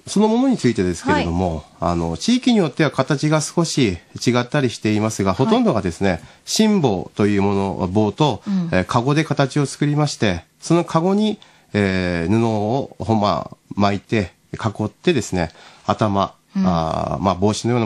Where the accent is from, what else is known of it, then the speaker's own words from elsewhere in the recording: Daisen, Akita, Japan; 私の地元大仙市神宮寺地区で行われております